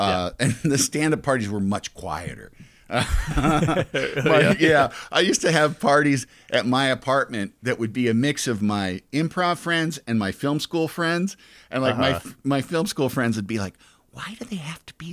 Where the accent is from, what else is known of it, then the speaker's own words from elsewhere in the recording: Chicago, Illinois, United States; I mean, I was from Chicago, so improv was right there.